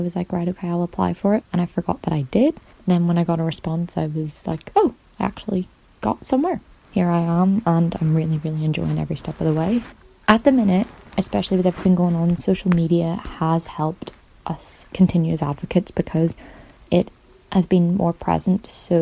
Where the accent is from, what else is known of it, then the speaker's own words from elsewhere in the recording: Belfast, Northern Ireland, United Kingdom; I'm 20 years old and I'm from Belfast, Northern Ireland.